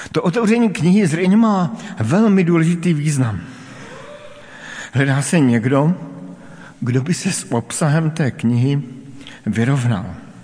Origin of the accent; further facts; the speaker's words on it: Brno, South Moravian Region, Czechia; Pocházím z Brna a možná, že si vzpomínáte